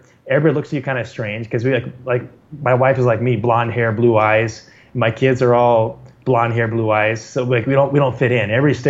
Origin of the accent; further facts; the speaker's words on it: San Diego, California, United States; moved away as an adult; now in El Salvador; Well, I'm from the United States. I grew up in San Diego, California. But I currently live in El Salvador in Central America.